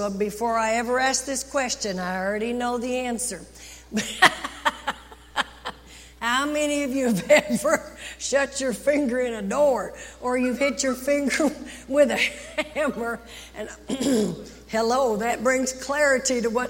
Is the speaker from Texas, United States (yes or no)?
yes; Texas, United States; I mean, we're from Texas. Yes, we've been thirsty. It gets hot and we get thirsty.